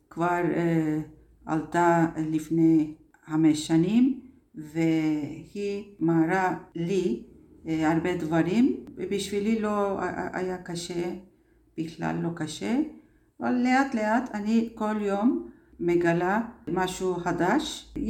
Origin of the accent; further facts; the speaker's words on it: Turkey; Hebrew is a second language; now in Israel; אני מטורקיה, עליתי לפני שנה.